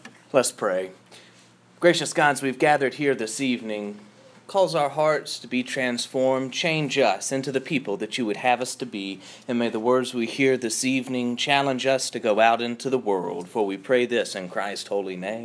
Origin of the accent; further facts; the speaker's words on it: United States; I mean, I know I'm an American, but...